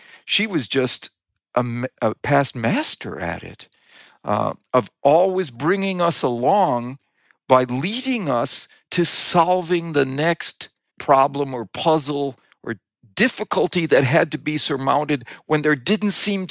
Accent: Wisconsin, United States; I grew up in Wisconsin, and the NFL football team in Wisconsin, the home team, has always been the Green Bay Packers.

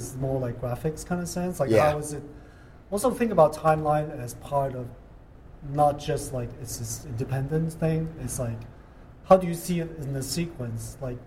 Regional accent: Hong Kong; Well, I think like just growing up in Hong Kong, it's like so

